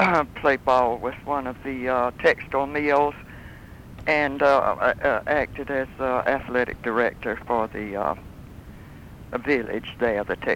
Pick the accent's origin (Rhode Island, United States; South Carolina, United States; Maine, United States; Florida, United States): South Carolina, United States; Anderson; Yes, I'm South Carolina.